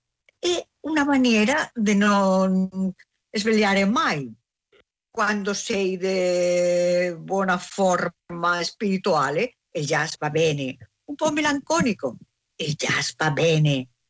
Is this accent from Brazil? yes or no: no; Spain; Italian is a second language; Quando era giovane suonava un po' la chitarra, come buona spagnola